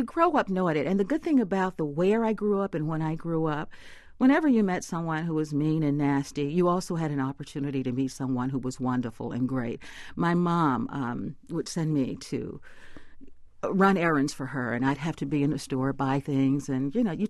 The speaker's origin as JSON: {"language": "English", "region": "Arkansas", "country": "United States", "said": "When people hear that I'm from Arkansas and remember those times, they talk about going to this place for barbecue."}